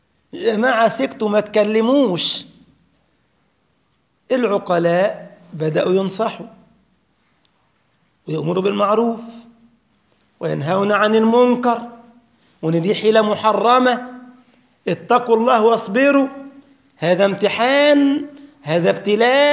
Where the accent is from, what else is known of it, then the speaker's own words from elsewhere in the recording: Egypt; now in Germany; قلت له لا ده اسمه عندنا في مصر سمك، انما الحوت يا حاجه تانية.